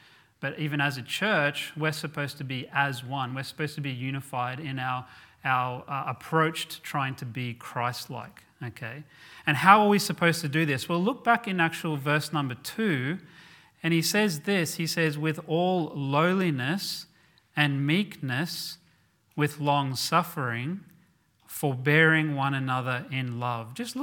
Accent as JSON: {"language": "English", "country": "Australia", "said": "I'm happy to count myself as an Aussie"}